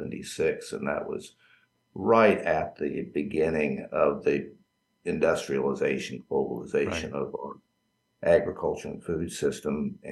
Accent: Missouri, United States; because Missouri, my home state, had more family farmers in it than any state of the union other than Texas.

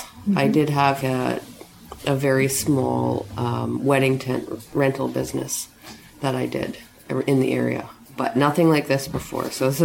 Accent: Sorrento, British Columbia, Canada; also born or lived in Salmon Arm; I was born in Salmon Arm, yes, and I grew up in Sorrento, and I keep leaving and I keep coming back

